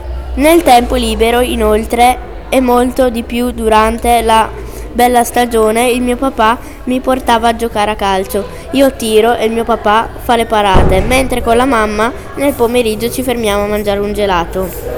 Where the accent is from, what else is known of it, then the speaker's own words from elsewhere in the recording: Brescia, Lombardy, Italy; born there; Io e mia sorella e mio papà siamo nati a Brescia e mia mamma è nata a Formia, in una città della provincia di Latina. Io e la mia famiglia siamo cristiani.